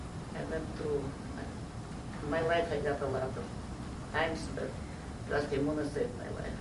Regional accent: Romania; born there; English is a second language; I was born in Romania. When I was 12 years old, started the war. And the war broke our life.

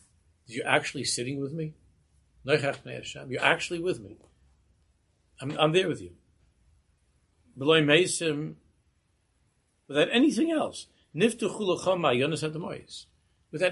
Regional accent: Queens, New York, United States; I grew up in Queens. We had there in G&I on Main Street.

